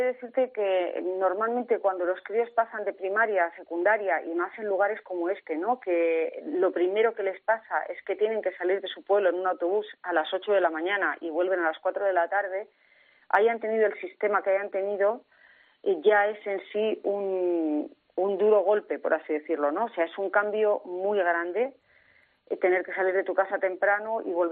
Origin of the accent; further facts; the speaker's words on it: Basque Country, Spain; moved away as an adult; Sí, sí, yo soy del País Vasco, pero llevo aquí ya muchos años, mis hijos se han criado aquí y la verdad es que en principio no me planteo marcharme de aquí. Tengo aquí mi casa, donde vivo muy a gustito